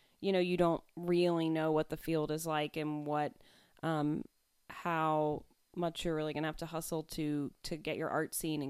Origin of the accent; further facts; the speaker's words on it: East Coast, United States; now in Sacramento, United States; I'm from the East Coast, so I thought that would land me in New York, Chicago, DC, Boston.